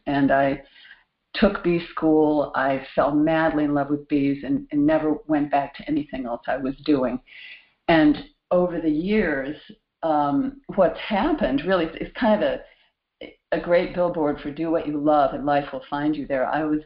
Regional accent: North Carolina, United States; And I came to the door and I said … from North Carolina, and you don't know me, but I've come to pay my respects.

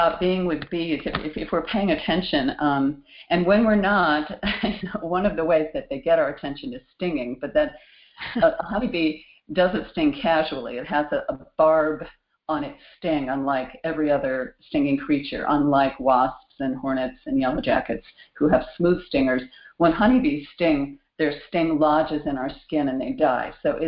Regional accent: North Carolina, United States; And I came to the door and I said … from North Carolina, and you don't know me, but I've come to pay my respects.

